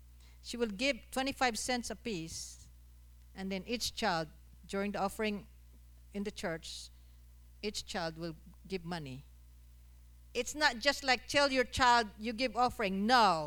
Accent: La Carlota, Negros Occidental, Philippines; I grew up in La Carlota in the Philippines with my mom and dad. I am one of nine children. I'm number eight. We were poor

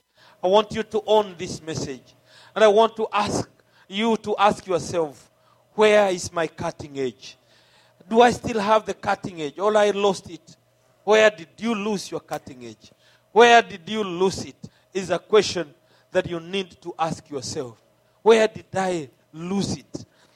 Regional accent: Kenya; We came all the way from Kenya to bring you this message that you can recover your cutting edge.

